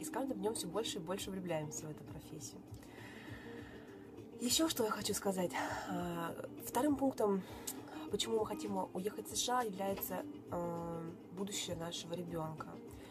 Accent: Moscow, Russia; Мне 24 года. Я из Москвы.

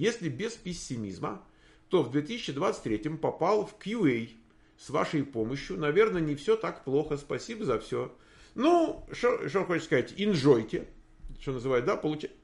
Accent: Moscow, Russia; А я вырос в Москве

